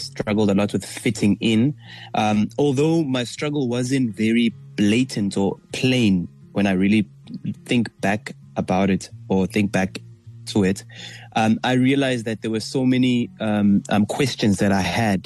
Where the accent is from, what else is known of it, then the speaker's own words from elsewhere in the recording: Greytown, KwaZulu-Natal, South Africa; also born or lived in Pietermaritzburg; So I was born in Pietermaritzburg, and then 3 days after my birth, my mother disappeared without a trace, and that's how I got adopted in Greytown.